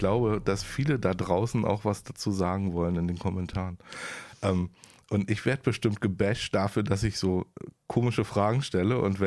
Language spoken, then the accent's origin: German; Berlin, Germany; Ich ja natürlich als Berliner sehr oft mit Air Berlin geflogen bin.